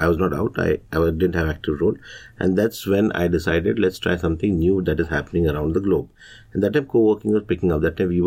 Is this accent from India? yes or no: yes; Pune, Maharashtra, India; Pune is my hometown.